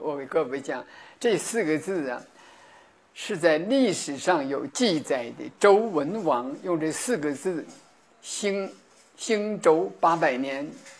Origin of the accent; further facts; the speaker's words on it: China; 台湾没有冰，在大陆上有冰，我的家乡有冰